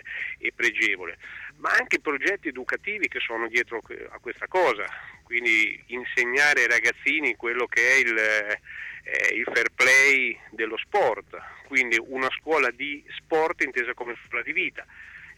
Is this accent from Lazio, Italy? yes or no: no; Ancona, Marche, Italy; io lo dico da anconetano puro sangue